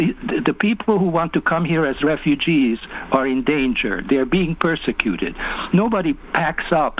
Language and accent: English; Hungary; now in United States; I'm from Hungary originally